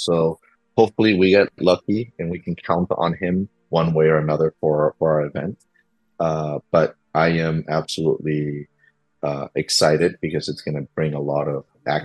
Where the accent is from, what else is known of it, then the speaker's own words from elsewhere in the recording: Florida, United States; I'm super excited to be bringing an event to my home state here in Florida